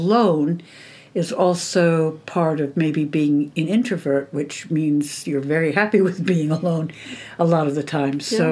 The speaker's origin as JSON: {"language": "English", "country": "United States", "moved": "as an adult", "said": "I was alone in a different culture, and being American"}